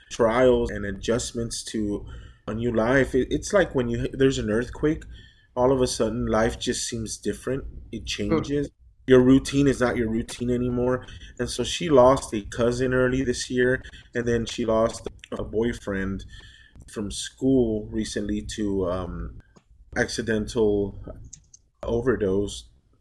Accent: Los Angeles, California, United States; I grew up in Los Angeles. I grew up in the projects, and I saw a lot of death.

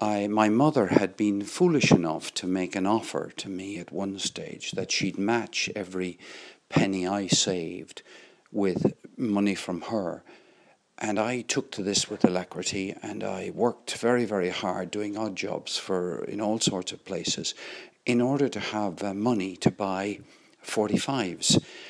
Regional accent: Limerick, Munster, Ireland; I was growing up in Limerick in Ireland.

